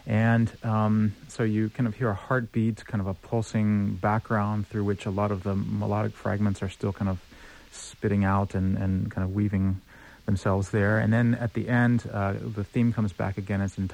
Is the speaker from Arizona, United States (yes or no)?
no; Houston, Texas, United States; My hometown is Houston, Texas, and that's where a lot of things are happening as a result of this as well.